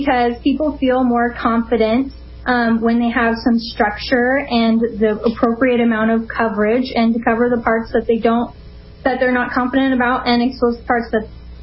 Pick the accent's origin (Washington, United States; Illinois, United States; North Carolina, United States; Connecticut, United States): Washington, United States; Central Washington, where I am right now, isn't quite so liberal, but I was raised in the Puget Sound area.